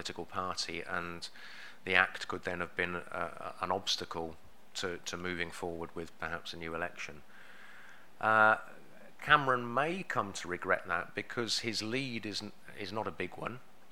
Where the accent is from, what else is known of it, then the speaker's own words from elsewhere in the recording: England, United Kingdom; now in Scotland, United Kingdom; I'm an Englishman in Scotland.